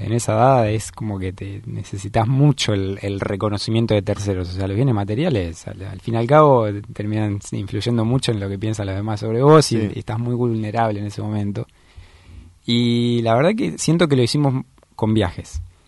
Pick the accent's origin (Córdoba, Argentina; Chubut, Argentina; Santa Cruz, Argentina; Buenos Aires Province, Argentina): Buenos Aires Province, Argentina; Ciudad Evita; nos conocemos del barrio, somos los dos de Ciudad Evita, de zona oeste, La Matanza.